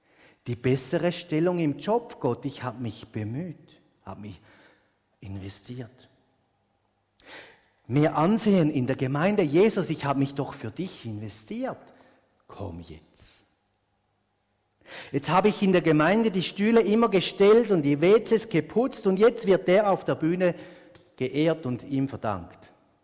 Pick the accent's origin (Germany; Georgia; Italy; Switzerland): Switzerland; Eastern Switzerland; Ich komme aus der Ostschweiz, wo es Weinberger hat